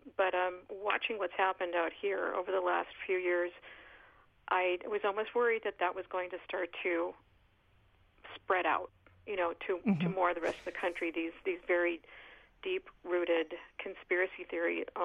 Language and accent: English; Scituate, Massachusetts, United States; Hi. I'm from Scituate. I'm actually in North Dakota at the moment.